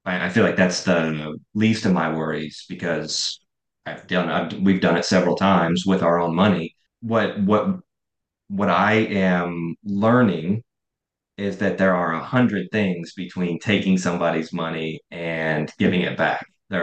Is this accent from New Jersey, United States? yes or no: no; Indiana, United States; Look, I'm from Indiana. I'm a simple guy. I still eat SpaghettiOs and hot dogs, right?